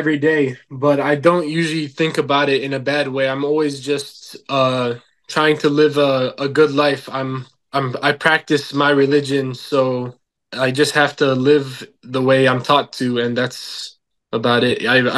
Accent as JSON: {"language": "English", "region": "Michigan", "country": "United States", "said": "Well, I'm from Michigan, so the Detroit Lions, of course."}